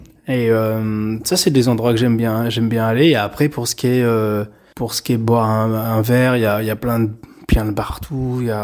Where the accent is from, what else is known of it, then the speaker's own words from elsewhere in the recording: Caen, Normandy, France; J'ai grandi à Caen, j'ai étudié à Caen et après je suis parti assez jeune